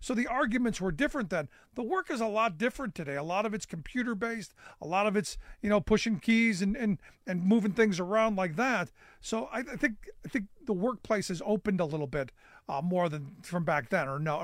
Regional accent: Pennsylvania, United States; how important I think the Pennsylvania state system of higher education is for working people in my home state

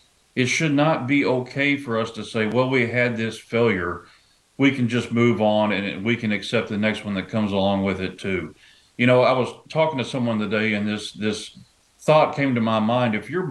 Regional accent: Nashville, Tennessee, United States; Is it going to be my hometown of Nashville, Tennessee?

